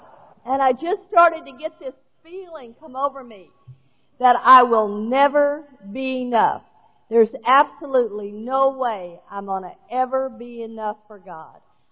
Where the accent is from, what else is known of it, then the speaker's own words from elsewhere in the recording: Texas, United States; because I was raised in the Baptist church, and I am a Texan born and raised. And I was born in Texas, right where they took the Bible Belt and gave it an extra pull.